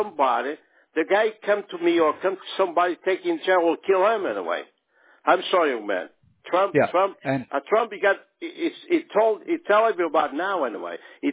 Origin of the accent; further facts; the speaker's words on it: Portugal; English is a second language; now in United States; I grew up in Portugal with the dictator